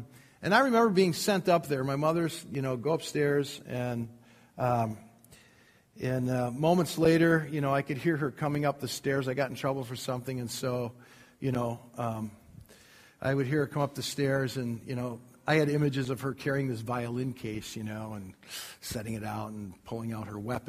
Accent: Kenosha, Wisconsin, United States; And I grew up in Kenosha, Wisconsin.

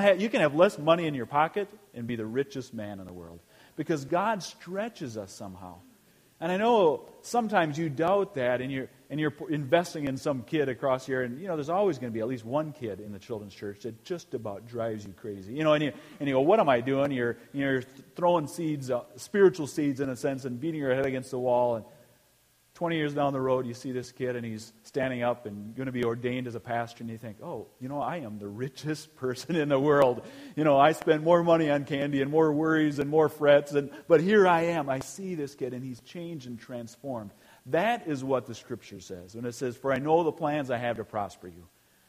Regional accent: Eau Claire, Wisconsin, United States; born there; I was born in Eau Claire, Wisconsin, Sacred Heart Hospital.

